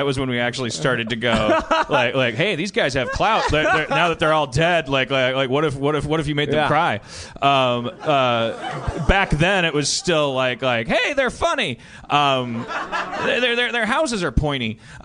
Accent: New Jersey, United States; take advantage of the fact that I'm from Jersey

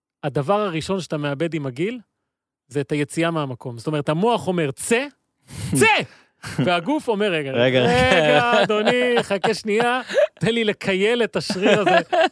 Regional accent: Haifa, Haifa District, Israel; אני חיפאי הרי, של שמיניות

